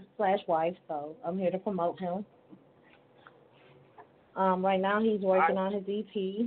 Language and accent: English; Detroit, Michigan, United States; from Detroit.